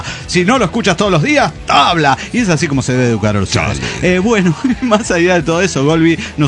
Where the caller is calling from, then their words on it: Celaya, Guanajuato, Mexico; de Celaya, Guanajuato.